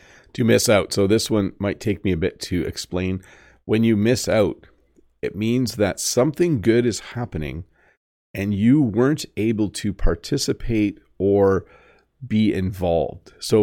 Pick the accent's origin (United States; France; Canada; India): Canada; As a Canadian, I'm pretty good at walking on snow and ice.